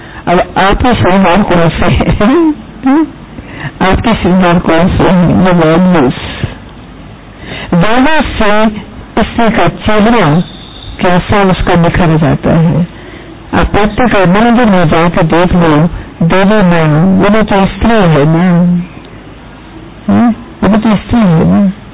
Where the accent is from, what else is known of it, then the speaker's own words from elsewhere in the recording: Mumbai, Maharashtra, India; اور میں ممبئی سے آئی ہوں, میں اسسٹنٹ پروفیسر کرنا گائڈ ہوں ممبئی میں ہی.